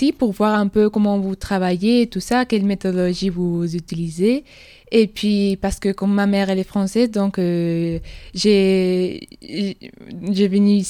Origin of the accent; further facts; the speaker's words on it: Spain; French is a second language; Donc je suis d'Espagne et puis je suis ici parce que je suis en train de finir mes études.